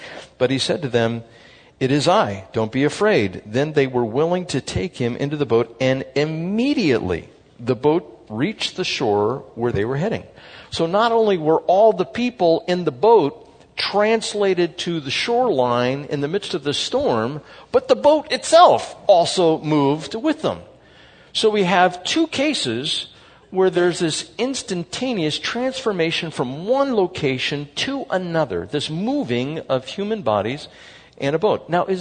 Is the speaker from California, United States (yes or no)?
yes; San Diego, California, United States; born there; Me too, I was born in San Diego.